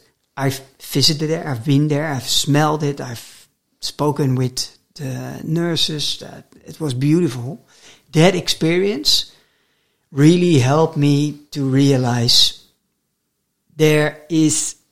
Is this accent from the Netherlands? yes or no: yes; Netherlands; English is a second language; also born or lived in United States; I grew up in the Netherlands and partly in the US, but here is my starting point.